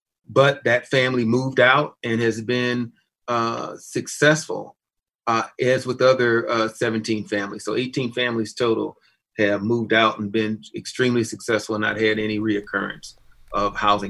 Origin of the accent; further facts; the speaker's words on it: Ann Arbor, Michigan, United States; I grew up in Ann Arbor. I moved here when I was 8 years of age.